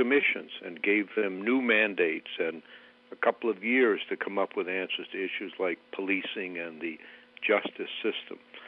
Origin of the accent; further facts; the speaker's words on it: United States; I'm an American, proud of it, always will be